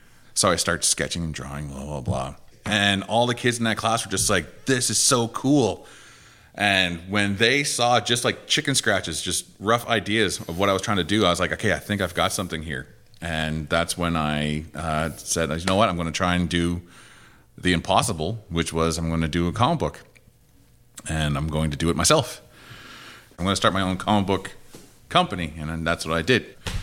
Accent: Listigouche, Quebec, Canada; from Listigouche, Quebec.

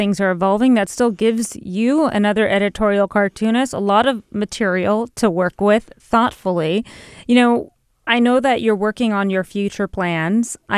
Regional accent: Los Angeles, California, United States; I'm from Los Angeles. I went to LAUSD. I'm from Northeast LA.

